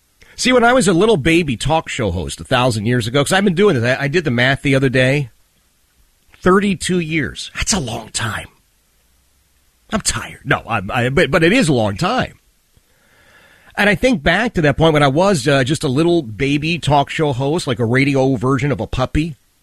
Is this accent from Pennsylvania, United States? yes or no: yes; Philadelphia, Pennsylvania, United States; as I was a kid growing up in the Oxford Circle section of Philadelphia, blue collar, working class.